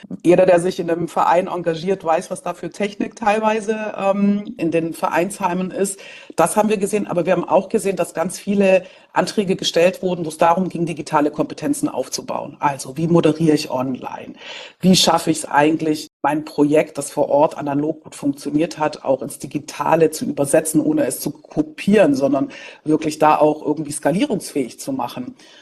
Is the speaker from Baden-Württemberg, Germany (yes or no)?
yes; Stuttgart, Baden-Württemberg, Germany; born there; also born or lived in Berlin; in Stuttgart geboren, kroatische Wurzeln, dann hat es mich nach Berlin verschlagen und seit 3,5 Jahren, wie gesagt, in Neustrelitz tätig